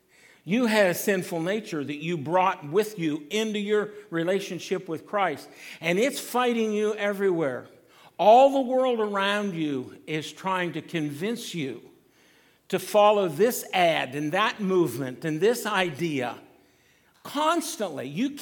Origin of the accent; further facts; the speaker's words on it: Huntington, United States; Arlene grew up out in Entrecan. I grew up here in Huntington.